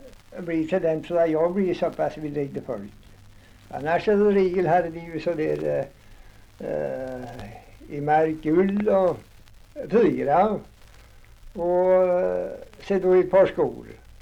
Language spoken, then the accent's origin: Swedish; Lässlingetorp, Västra Götaland County, Sweden; born there; Jag är född i Lässlingetorp 1888.